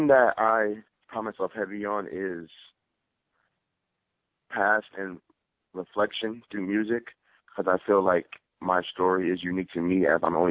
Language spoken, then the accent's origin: English; Los Angeles, California, United States; I'm from California. I lived in Los Angeles and Southern California basically my whole life